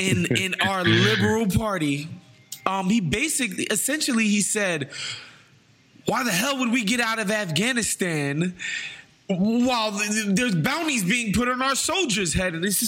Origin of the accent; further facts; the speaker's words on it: New York City, New York, United States; I remember, you know, living and growing up in New York City and being steeped in the flag waving